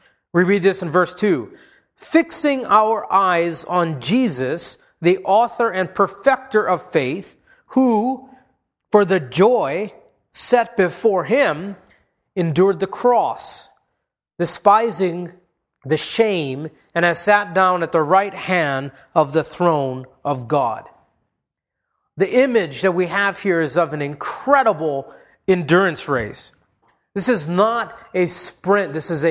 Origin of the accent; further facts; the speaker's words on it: Hawaii, United States; As a kid, I spent a lot of time spearfishing growing up in Hawaii.